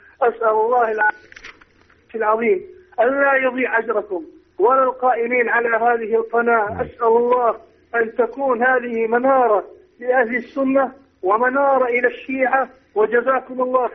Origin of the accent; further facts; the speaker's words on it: Gaza, Gaza Strip, Palestine; أنا أصلي غزاوي.